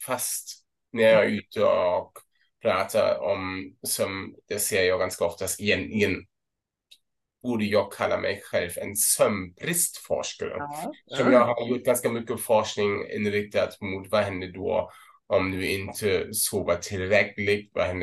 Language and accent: Swedish; Lübeck, Schleswig-Holstein, Germany; Swedish is a second language; moved away as an adult; now in Sweden; jag kommer inte från Sverige. Jag kommer från Tyskland, från norra Tyskland, Lübeck. Men jag flyttade 2009 till Sverige för att jobba som en forskare här vid Uppsala universitet. Och nu är det 2023 och jag är fortfarande här